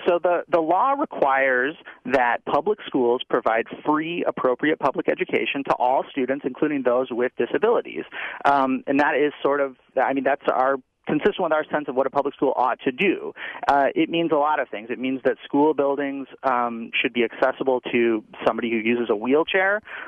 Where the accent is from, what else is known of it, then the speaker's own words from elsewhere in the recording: Illinois, United States; admit the shameful truth that I grew up in Central Illinois.